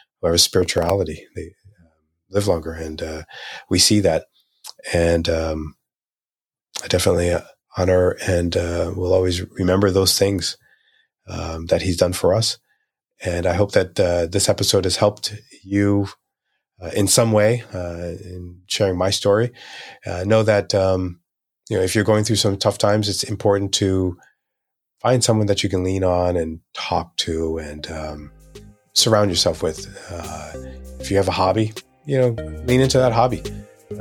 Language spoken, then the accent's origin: English; Haiti; now in United States; He knew that he didn't want us staying in country as we grew up in Haiti, and knew that we were going to come back to the States.